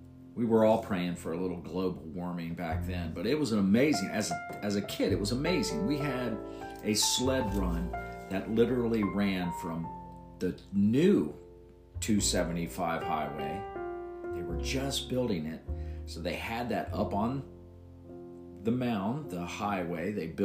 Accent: West Claremont, Indiana, United States; I've been in this area for 58 years of my life. I grew up in West Claremont. I've just never really traveled outside of Indiana and Kentucky until I, of course, joined the Navy.

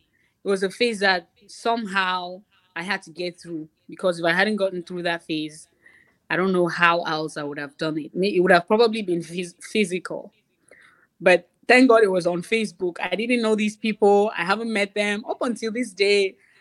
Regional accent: Cameroon; Now, I'm just coming from Cameroon. I don't know anything about love, so it's exciting me.

